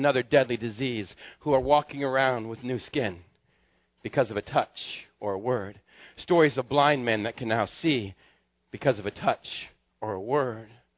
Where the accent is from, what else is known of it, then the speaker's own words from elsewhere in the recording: Texas, United States; I grew up in Texas with a bunch of brothers.